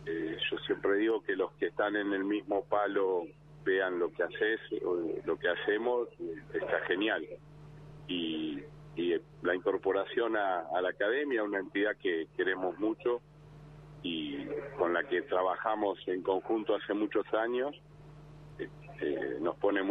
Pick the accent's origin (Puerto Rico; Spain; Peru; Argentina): Argentina; Balcarce, Buenos Aires Province; born there; now in Bahía Blanca, Argentina; Yo nací en Balcarce y viví muchísimos años en Buenos Aires. Hasta hace 10, 11 años que nos vinimos a vivir acá.